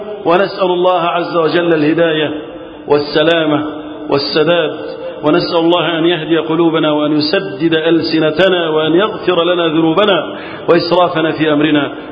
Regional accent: Egypt; اللهم احفظ بلدنا مصر وسائر بلاد المسلمين من الفتن

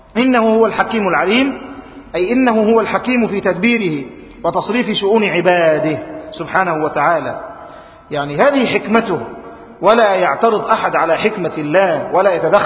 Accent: Egypt; إحنا عندنا في مصر أو عندنا في البيئة بتاعتنا عيب إن أنت تقول على والدك أو على والدتك كده

